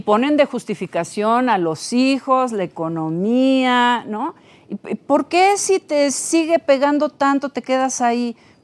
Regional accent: Irapuato, Guanajuato, Mexico; born there; que nací en Irapuato, ¿no?

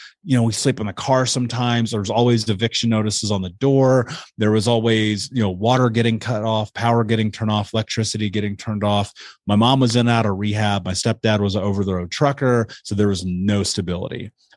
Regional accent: Indianapolis, Indiana, United States; You know, I grew up in Indiana, in Indianapolis.

